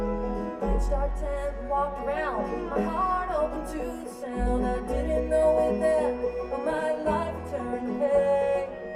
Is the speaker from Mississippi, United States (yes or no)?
no; California, United States; And I grew up out in California, and we used to go every year to the Father's Day Bluegrass Festival in Grass Valley.